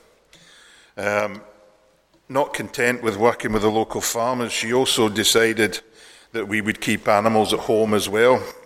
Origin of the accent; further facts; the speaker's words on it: Inverurie, Scotland, United Kingdom; also born or lived in London; When I was just 4 or 5 years old, we moved from London to Inverurie, just outside Aberdeen